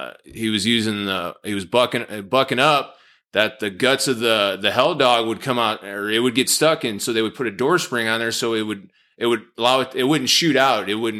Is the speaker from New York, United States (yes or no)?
no; Chicago, Illinois, United States; Yeah, I'm from Chicago, so I know what you're talking about.